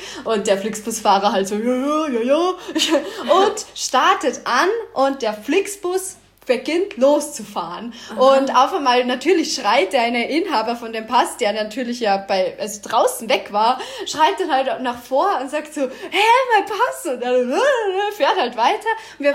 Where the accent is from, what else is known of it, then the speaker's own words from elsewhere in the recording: Salzburg, Austria; Also ich komme aus Salzburg und muss immer über die Grenze nach München fahren.